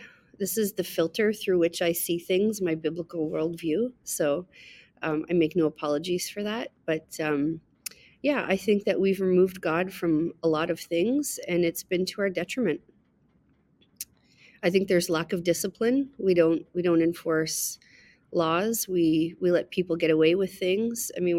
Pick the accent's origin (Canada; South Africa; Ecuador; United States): Canada; Ottawa, Ontario; I was born and raised in Ottawa. actually right here where the church is. It's called Vanier. And it's kind of looked at like the armpit of Ottawa. It's a pretty low-income neighborhood.